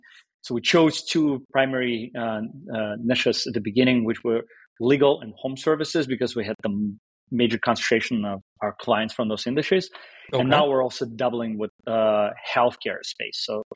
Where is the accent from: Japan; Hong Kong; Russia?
Russia; moved away as an adult; now in United States; So I'm Russian. I came from Russia when I was 19.